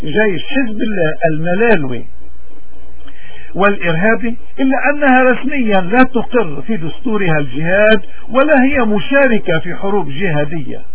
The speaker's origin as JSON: {"language": "Arabic", "country": "Lebanon", "said": "لأننا نحن مواطنين لبنانيين ناشطين بالحقل الإعلامي الاغترابي،"}